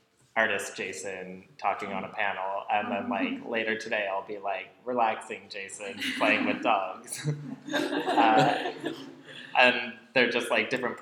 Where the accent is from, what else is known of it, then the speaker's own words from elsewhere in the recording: Newfoundland and Labrador, Canada; not just as a Newfoundlander